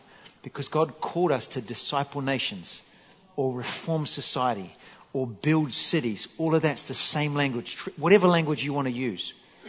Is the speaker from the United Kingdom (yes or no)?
no; New Zealand; So I'm from New Zealand